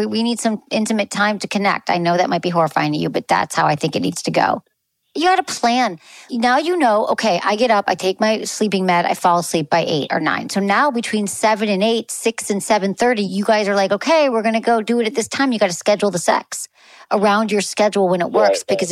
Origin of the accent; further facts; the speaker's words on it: Michigan, United States; I got excited because Michigan. I'm from Michigan, but you're in Minnesota.